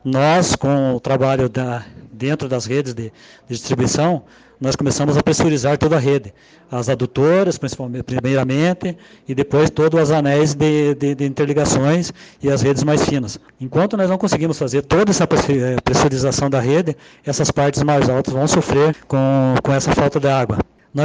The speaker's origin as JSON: {"language": "Portuguese", "town": "Porto União", "region": "Santa Catarina", "country": "Brazil", "tie": "born or raised there", "said": "Sou natural de Porto União"}